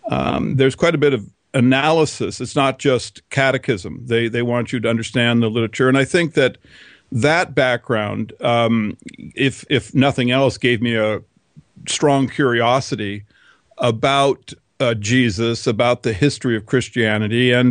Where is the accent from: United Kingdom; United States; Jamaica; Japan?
Japan; I was raised in Japan